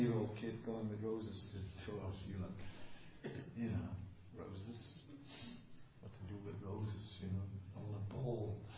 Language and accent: English; Netherlands; Whereas, I'm from Holland, it's cheese, you know.